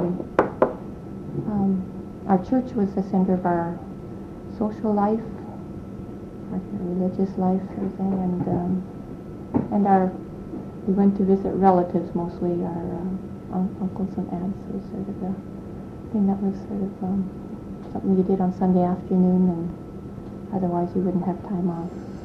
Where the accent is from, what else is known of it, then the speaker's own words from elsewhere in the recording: Yarrow, British Columbia, Canada; also born or lived in Chilliwack; Well, I was born in Chilliwack and lived in Yarrow, the same place where Martin lived. And that was just a little Mennonite community